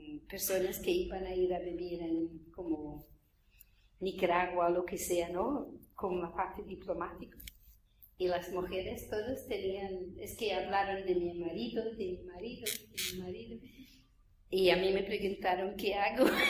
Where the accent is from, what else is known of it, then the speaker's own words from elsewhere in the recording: Scotland, United Kingdom; Spanish is a second language; Nací en Escocia, soy escocesa, Gran Bretaña, que no es Inglaterra, es otro país, al norte de Inglaterra.